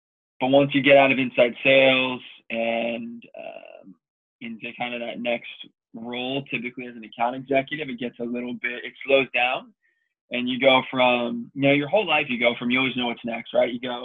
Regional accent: Stroudsburg, Pennsylvania, United States; I'm from Northeast Pennsylvania, Stroudsburg, Pennsylvania. Went to school in New York, which is 2.5 hours away.

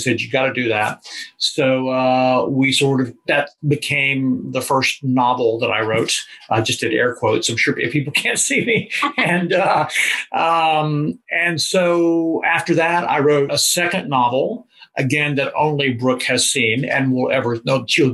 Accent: North Carolina, United States; I did grow up in North Carolina, yeah.

